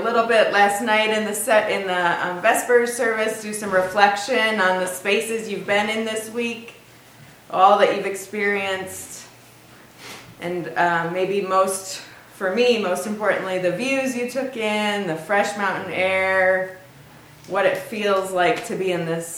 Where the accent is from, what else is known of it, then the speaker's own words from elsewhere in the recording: Tacoma, Washington, United States; I use she, her pronouns, and I come from Tacoma, Washington.